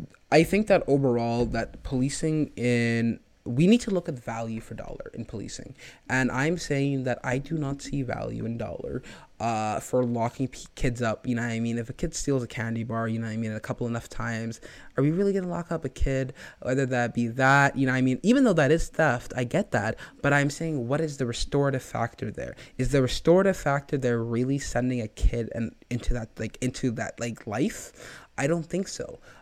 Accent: Edmonton, Alberta, Canada; even though I was born here in Canada, like I never like yearned for that Somali community because I always had it here in Edmonton.

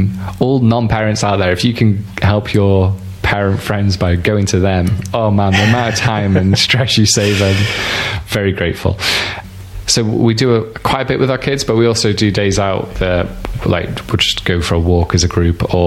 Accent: Stoke-on-Trent, West Midlands, United Kingdom; also born or lived in Southampton; So I'm in Newcastle under Lyme. And I've only been here for 8 years. I lived in Stoke-on-Trent before most of my life, and I was born in Southampton, so I've moved quite a bit.

